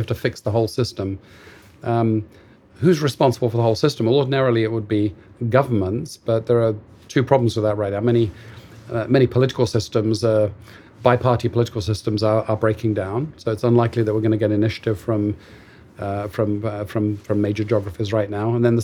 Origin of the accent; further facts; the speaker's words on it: England, United Kingdom; a stream near my hometown in England.